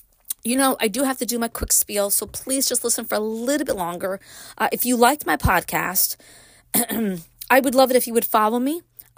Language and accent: English; Brooklyn, New York, United States; So if you are curious what it was like for me growing up in Brooklyn and then moving to upstate, it's in that book.